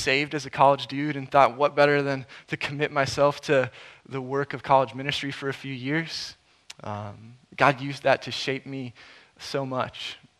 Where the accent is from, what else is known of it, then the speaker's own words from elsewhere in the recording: Minnesota, United States; I grew up in Minnesota, and my parents and wife's parents still live there.